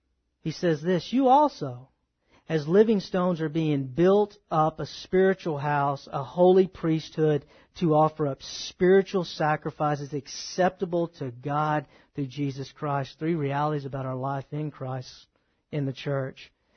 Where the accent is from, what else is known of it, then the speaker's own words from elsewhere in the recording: Texas, United States; I know I can talk about Texas. I grew up here. I grew up in the Bible Belt.